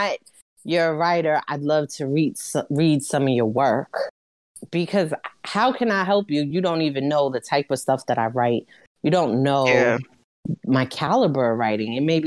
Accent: Brooklyn, New York, United States; I don't know if it's because I'm from Brooklyn.

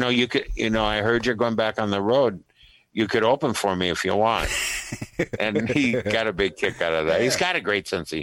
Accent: Minnesota, United States; as a Minnesotan, as I am, a very Midwesterner

